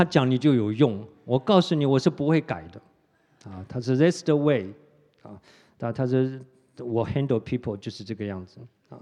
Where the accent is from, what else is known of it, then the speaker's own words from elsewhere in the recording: Taiwan; 我从小跟人家一言不合就可以打的，真的打的。我在眷村里面